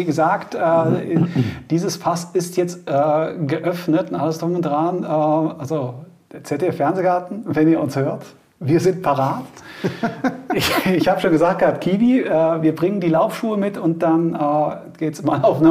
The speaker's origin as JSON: {"language": "German", "town": "Mainz", "region": "Rhineland-Palatinate", "country": "Germany", "tie": "born there", "said": "weil wie gesagt, da so als geborener Mainzer"}